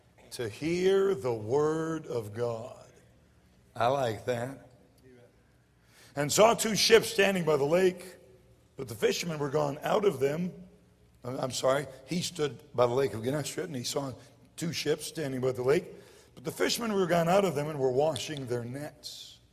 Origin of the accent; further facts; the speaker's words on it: Michigan, United States; Now, I'm from Michigan. We have trees in Michigan.